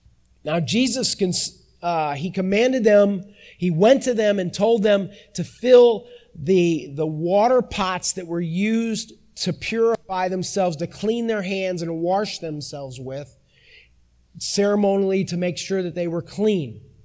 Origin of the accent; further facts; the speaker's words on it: St. Louis, Missouri, United States; also born or lived in Arkansas; I was raised in St. Louis, went to college in Arkansas, and about 8 hours away.